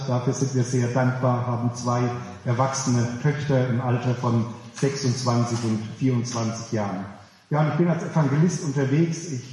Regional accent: Hesse, Germany; Ich komme eigentlich aus Hessen und eigentlich komme ich nicht aus einer christlichen Familie.

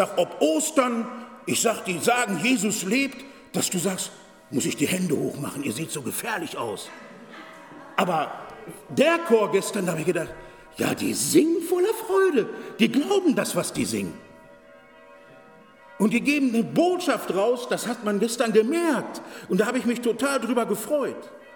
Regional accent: Gelsenkirchen, North Rhine-Westphalia, Germany; Ich komme aus Gelsenkirchen

